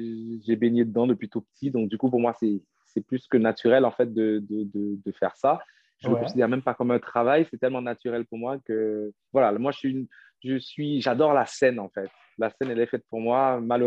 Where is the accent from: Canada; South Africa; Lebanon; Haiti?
Haiti; moved away as an adult; Ok. Bon, alors … Je suis de Haïti. Je viens d'Haïti. J'ai vécu là-bas. Et après, j'ai fait mes études en France, à Bordeaux, plus précisément, où j'ai eu un Master 2 en ingénierie mathématique. Et puis après, j'ai quitté Bordeaux, j'ai travaillé sur Paris